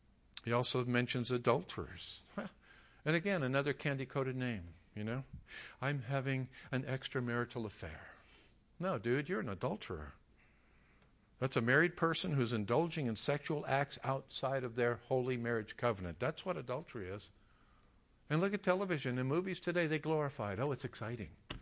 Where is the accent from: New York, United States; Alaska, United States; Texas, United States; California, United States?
California, United States; La Puente; I grew up in La Puente, bunch of little kids.